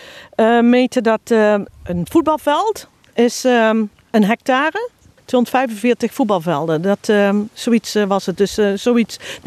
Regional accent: Netherlands; moved away as an adult; ja, we komen uit Nederland. Wij komen uit een land vol met regeltjes.

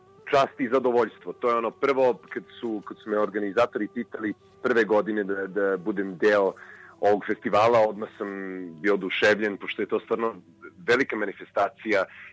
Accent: Melbourne, Victoria, Australia; dolazim iz Melburna

